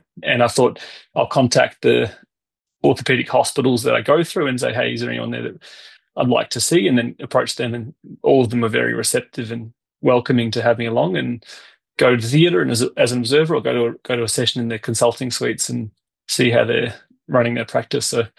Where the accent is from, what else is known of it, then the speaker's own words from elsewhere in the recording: Australia; even as an Australian